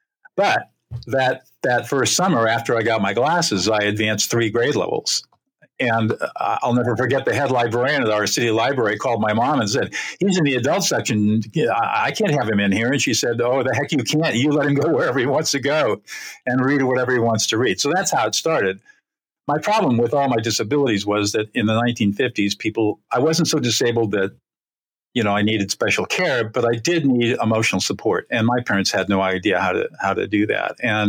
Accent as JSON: {"language": "English", "region": "California", "country": "United States", "tie": "born or raised there", "said": "I grew up in Southern California in affluence"}